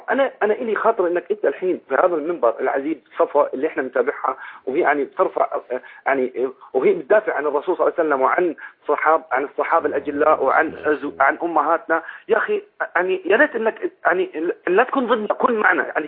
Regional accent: Al-Khader, Bethlehem Governorate, Palestine; ونحن وانا من الخضيره من قضاء بيت لحم

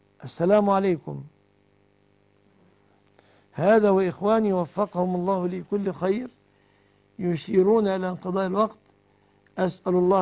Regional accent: Egypt; بلادنا مصر

